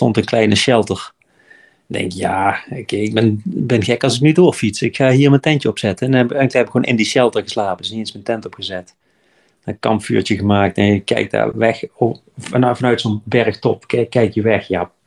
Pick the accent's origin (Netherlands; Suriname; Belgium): Netherlands; Het voelt als Nederlander een beetje stiekem, zeg maar.